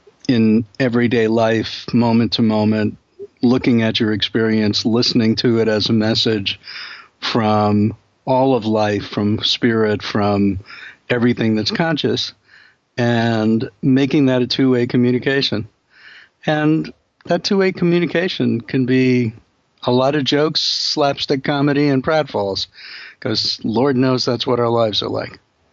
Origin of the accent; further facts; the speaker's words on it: Brooklyn, New York, United States; And we're both from Brooklyn, so how good is that?